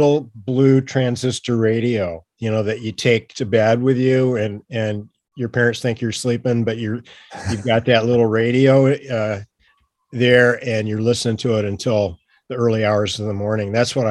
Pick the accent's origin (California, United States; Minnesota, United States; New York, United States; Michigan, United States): Michigan, United States; Ann Arbor; moved away as an adult; now in Australia; Yeah, that's right. I born and raised in Ann Arbor. And, you know, my dad worked at the university there, and I was there up through high school and a couple of years at the University of Michigan, and then I went to Australia.